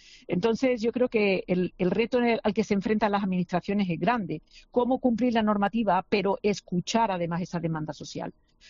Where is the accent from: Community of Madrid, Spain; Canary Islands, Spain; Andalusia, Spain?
Andalusia, Spain; Málaga; yo hablo de mi tierra, de Málaga